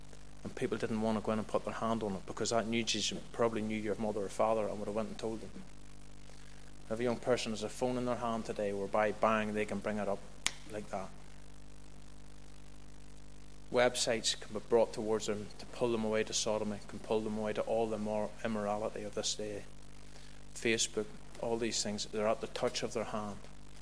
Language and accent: English; Kilkeel, Northern Ireland, United Kingdom; I'm 39 now. Whenever I was in my teens, in fourth and fifth year in school, I was brought up in Kilkeel